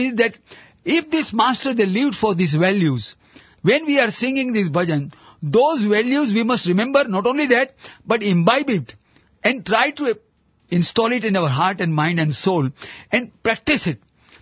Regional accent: Mumbai, Maharashtra, India; I was born and brought up in Bombay, so I know the places where Agyari, it is known as Agyari, where the fire is constantly burning.

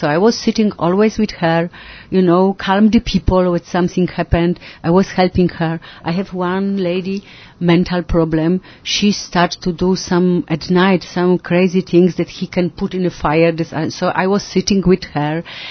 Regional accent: Poland; English is a second language; I'm from Poland.

